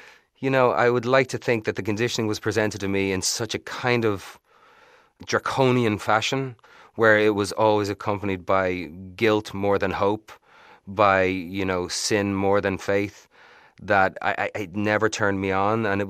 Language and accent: English; Ireland; we realize it or not. And I think that is at times can stick us in a certain pattern of behaviors as Irish people